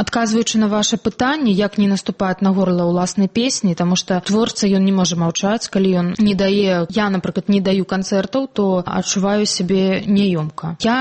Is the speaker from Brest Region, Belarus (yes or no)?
no; Maladzyechna, Minsk Region, Belarus; Гэта мой родны горад.